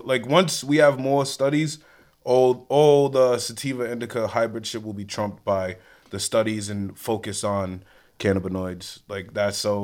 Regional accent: Providence, Rhode Island, United States; You know I mean, I'm from Rhode Island, Providence.

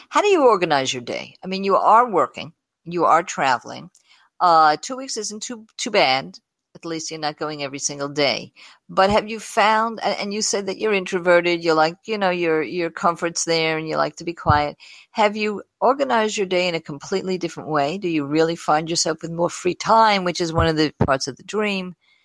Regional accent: East Coast, United States; But I come from the East Coast.

